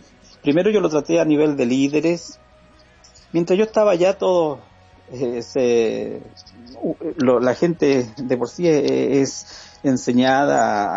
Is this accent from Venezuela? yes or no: no; Chile; moved away as an adult; also born or lived in Norway; iglesia muy tradicional de corte pentecostal en Chile, una de las principales iglesias pentecostales en mi país. y con un sistema religioso bastante rígido, bastante legalista. Y bueno, me crié en esa iglesia, me formé, me casé, y a la edad de 26, 27 años viajé a Noruega